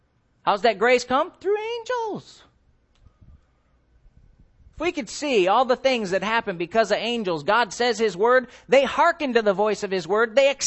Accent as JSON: {"language": "English", "country": "United States", "said": "I'm my own man. I'm an American."}